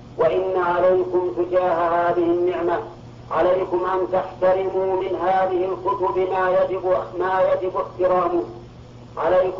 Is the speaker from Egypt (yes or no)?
no; Saudi Arabia; وإن كل صحيفة عندنا في السعودية، كل صحيفة تبتدئ بسم الله الرحمن الرحيم